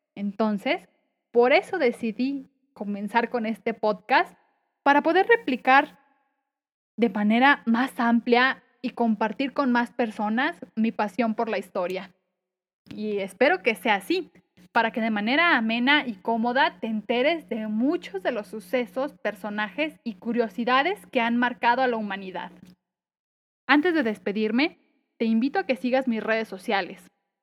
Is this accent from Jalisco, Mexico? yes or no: yes; Guadalajara, Jalisco, Mexico; pues yo soy tapatía y amo con todo mi ser a mi ciudad y a su historia